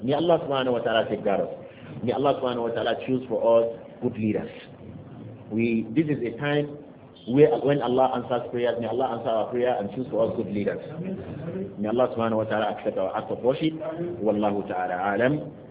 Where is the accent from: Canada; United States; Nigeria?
Nigeria; I am thinking as Nigerian, there shouldn't be a Nigerian youth 18 and above that should, as of now, be foolish again.